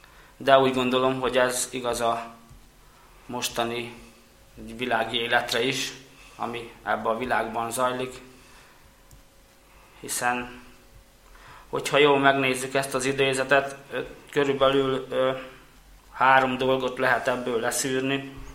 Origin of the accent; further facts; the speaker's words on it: Érkörtvélyes, Bihor, Romania; Általános iskolát ugye a szülőfalumban Érkörtvélyesen, Erdélyben töltöttem ezt a általános iskolát, ott is végeztem. Ugye a vallásomat tekintve én római katolikus vagyok.